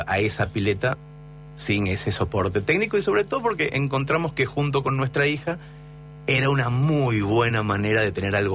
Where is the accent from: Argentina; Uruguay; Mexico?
Argentina; Mercedes; Che, dejemos una universidad a 5 cuadras donde yo nací.